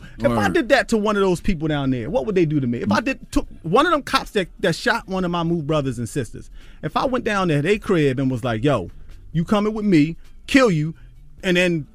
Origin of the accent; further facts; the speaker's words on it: Philadelphia, Pennsylvania, United States; I'm from Philly.